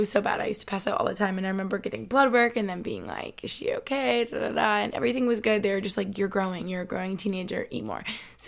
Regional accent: Albany, New York, United States; he's from Cape Cod, I'm from Albany.

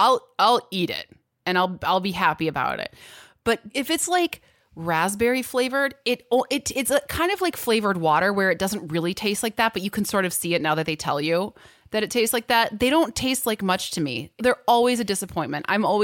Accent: Midwest, United States; because I'm from the Midwest.

